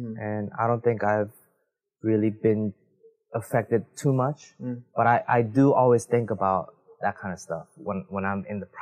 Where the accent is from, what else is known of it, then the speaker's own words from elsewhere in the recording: United States; because I'm also from America, like not